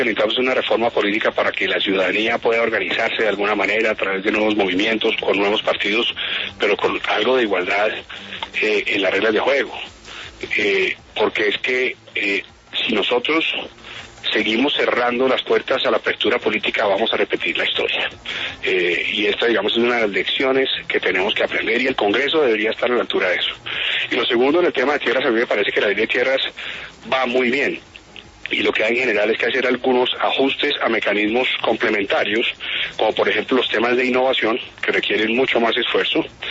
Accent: Colombia

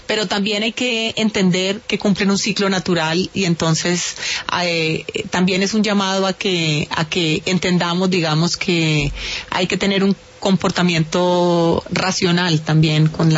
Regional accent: Valle del Cauca, Colombia; yo pues soy del Valle del Cauca y crecí conociendo el chamán de Guacarí

